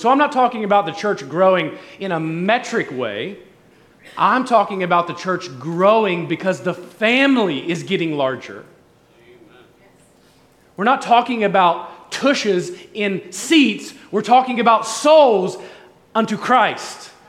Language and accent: English; Ohio, United States; We're both from Ohio, but we lived 3 hours apart